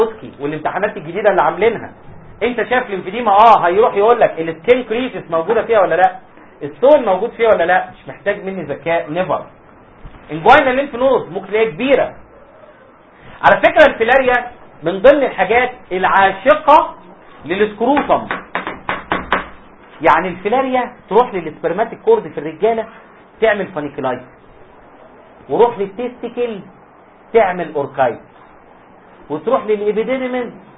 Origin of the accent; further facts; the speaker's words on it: Mashtul as-Suq, Sharqia Governorate, Egypt; مشتول السوق دي بلدنا اسمها مشتول السوق